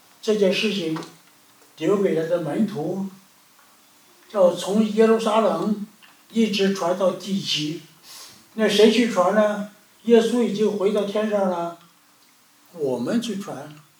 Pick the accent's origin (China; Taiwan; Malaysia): China; 我们中国人要把这个师加在每一个工作上的了